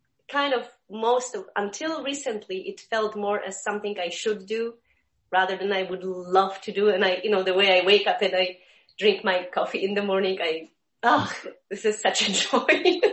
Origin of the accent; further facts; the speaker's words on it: Poland; English is a second language; moved away as an adult; now in Chicago, United States; And I live in Chicago. And what else? I came from Poland almost 30 years ago. And never left, although every year I planned to leave, go back.